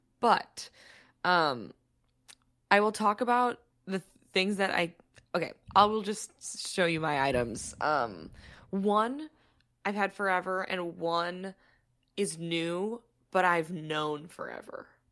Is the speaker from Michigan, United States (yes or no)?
yes; Michigan, United States; Listen, growing up in the Midwest, I'm from Michigan. Every house has a basement